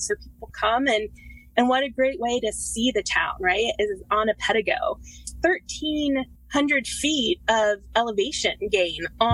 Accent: Ohio, United States; Well, I'm from Ohio.

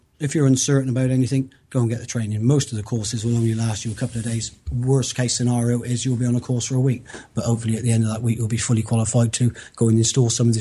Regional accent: Cheltenham, South West England, United Kingdom; I'm from Cheltenham Spa, Centre for the Cotswolds.

